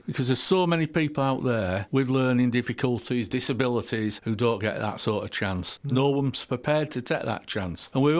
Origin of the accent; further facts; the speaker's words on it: Bradford, Yorkshire and the Humber, United Kingdom; I've got a lot of friends in Bradford because I was born and bred in Bradford.